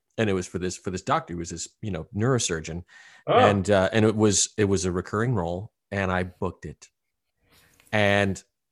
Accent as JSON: {"language": "English", "region": "Rhode Island", "country": "United States", "said": "And I mean, I'm from Rhode Island. So I know snow, and I know snow in the Southeast."}